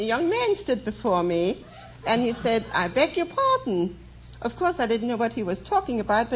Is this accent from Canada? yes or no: no; Dresden, Saxony, Germany; moved away; Oh, I come from Dresden, Germany.